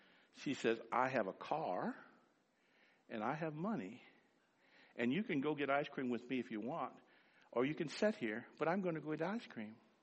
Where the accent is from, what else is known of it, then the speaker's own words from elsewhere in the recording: Fort Walton Beach, Florida, United States; I'm from Fort Walton. I don't know a whole lot of stuff in Montgomery.